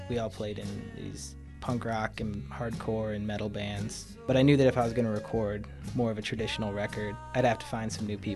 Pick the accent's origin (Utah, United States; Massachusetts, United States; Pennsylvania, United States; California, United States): Utah, United States; We grew up here in Utah, in the mountains, with nature. So that brought us back.